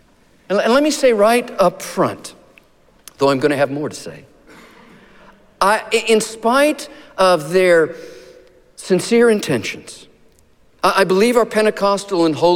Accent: Arizona, United States; But I have vivid childhood memories, growing up in Arizona, of the lightning storms in the desert.

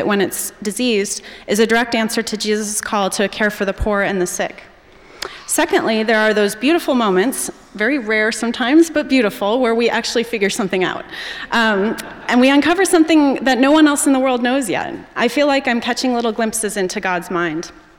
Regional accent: Indiana, United States; I grew up in Indiana, out in the country. In fact, my brother always teases when people ask, "What city are you from?" He says, "We're not from a city. We grew up on a farm in LaPorte County, Indiana."

